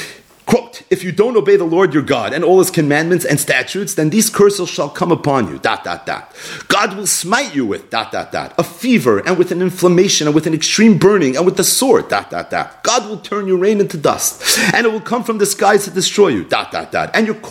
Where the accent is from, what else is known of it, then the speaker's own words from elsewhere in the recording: Brooklyn, New York, United States; This renovated hospital turned into a synagogue about 2 miles from where I grew up in Brooklyn.